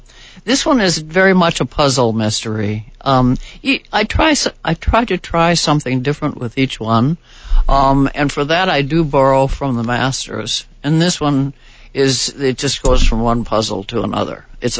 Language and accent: English; Minnesota, United States; moved away; left and have never lived there since means that when I go back to visit my family, I feel as if I am definitely from Minnesota, but not of it anymore.